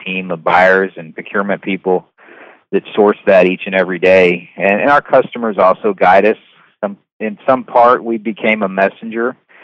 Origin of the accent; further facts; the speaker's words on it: Houston, Texas, United States; now in Friendswood, United States; I grew up in Houston. Currently actually live in Friendswood.